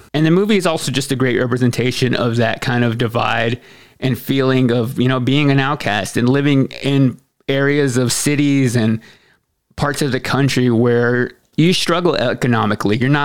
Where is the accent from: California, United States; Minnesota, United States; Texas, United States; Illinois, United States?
Texas, United States; Waxahachie; now in Nashville, United States; Like on the day I was driving, leaving Texas to come to Nashville, I made a stop in my hometown Waxahachie to go to her wake.